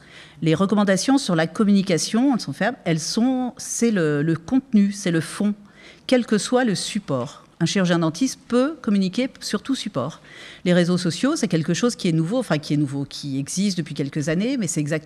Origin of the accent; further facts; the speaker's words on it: Auvergne-Rhône-Alpes, France; je suis savoyarde, je sais conduire